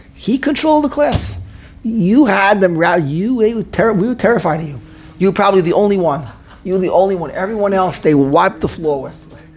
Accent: New York City, New York, United States; I came from the Lower East Side. I'll tell you, this always made an impression upon me. I always think back on this. When I was in Lower East Side. Lower East Side, I went to MTJ through fifth grade.

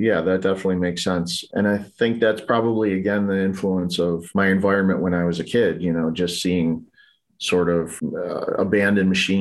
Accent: Buffalo, New York, United States; Yeah, I'm from North Buffalo, specifically Riverside is where I grew up. And it's sort of a mixed industrial and residential area.

